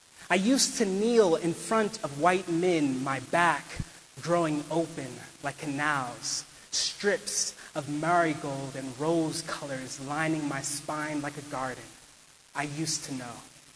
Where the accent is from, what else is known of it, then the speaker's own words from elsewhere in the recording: Harlem, New York, United States; I'm from Harlem, and I'm a poet.